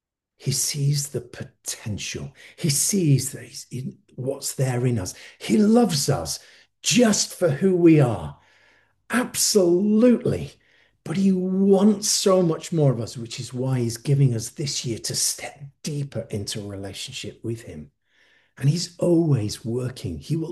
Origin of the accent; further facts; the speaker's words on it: Warrington, North West England, United Kingdom; I used to live in, I was brought up in Warrington, which is right next to North Wales.